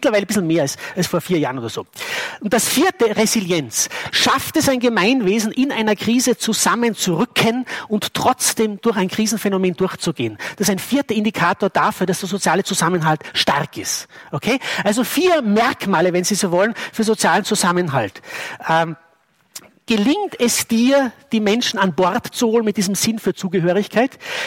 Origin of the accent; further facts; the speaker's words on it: Bad Ischl, Upper Austria, Austria; ich bin in Bad Ischl aufgewachsen, bin auch nicht stolz darauf, aber das ist nun mal so.